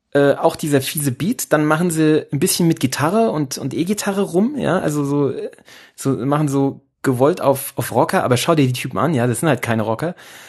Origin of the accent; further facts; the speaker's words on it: Aschaffenburg, Bavaria, Germany; Viel schlimmer. Bei uns in Aschaffenburg trat neulich ein Act auf.